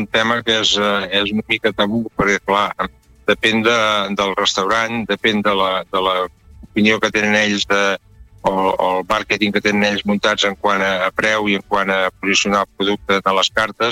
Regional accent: Catalonia, Spain; que és el que som els catalans

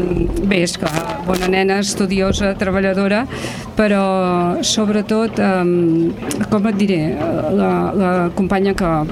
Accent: Torroella de Montgrí, Catalonia, Spain; Som de Torroella totes dues, hem anat des dels primers anys, des dels 5, 6 anys, 7

